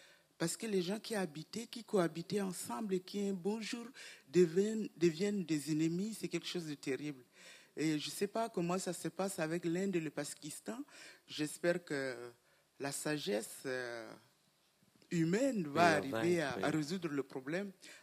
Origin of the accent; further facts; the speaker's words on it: Chad; je suis originaire d'Afrique et principalement du Tchad.